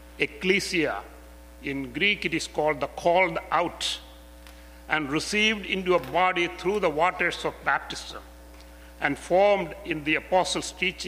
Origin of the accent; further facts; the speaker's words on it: India; growing up in India as a Marthoma Christian